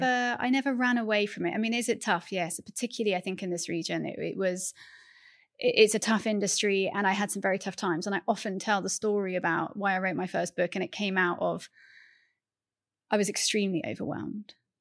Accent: United Kingdom; now in Kuala Lumpur, Malaysia; But I've been gone for a very long time. So when people ask me, where are you from? I find it quite a hard question. And nowadays I say, well, my passport is British.

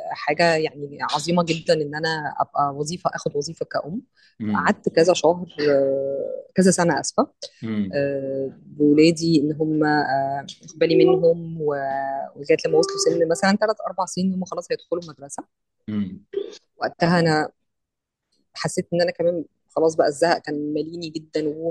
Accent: Red Sea Governorate, Egypt; born there; انا من مواليد البحر الاحمر، وعشت كل حياتي كانت المذاكره.

